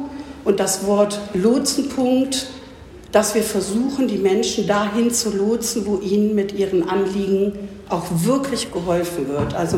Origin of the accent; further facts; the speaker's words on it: Solingen, North Rhine-Westphalia, Germany; Und geboren in Solingen und war auch immer in Solingen, bin nie aus Solingen weggegangen.